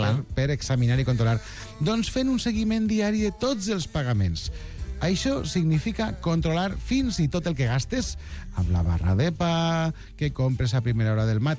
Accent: Castelló de la Plana, Valencian Community, Spain; No, jo sóc de Castelló.

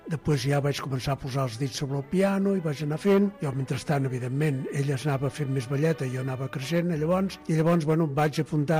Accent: Barcelona, Catalonia, Spain; Com em vaig formar? Jo vivia a Barcelona, que jo soc de Barcelona tota la vida, vivia al carrer Enric Granados, i era un xavalet, devia tindre 6-7 anys

